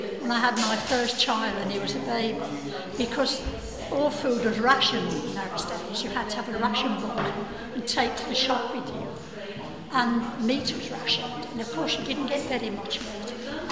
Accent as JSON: {"language": "English", "region": "England", "country": "United Kingdom", "said": "I must say British, not English, mustn't I, although I am English."}